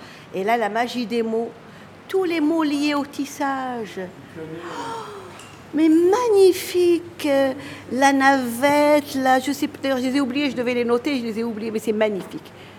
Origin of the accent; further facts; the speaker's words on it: Algeria; Je suis algérienne et les Algériens sont des berbères.